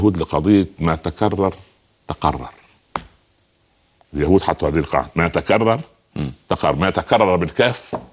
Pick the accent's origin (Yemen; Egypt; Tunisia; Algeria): Egypt; Upper Egypt; moved away as an adult; now in Cairo, Egypt; لما جيت من الصعيد ونزلت القاهره في الستينات ادخل الجامعه